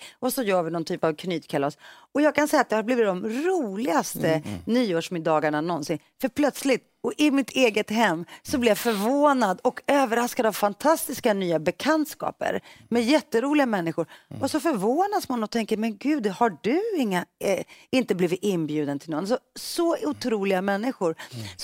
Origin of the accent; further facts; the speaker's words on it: Stockholm, Stockholm County, Sweden; jag växte upp i Rinkeby.